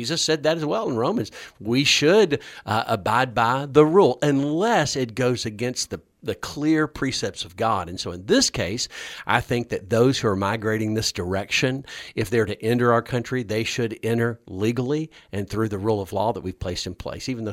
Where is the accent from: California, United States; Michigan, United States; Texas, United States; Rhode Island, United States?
Texas, United States; Houston; I'm from Houston.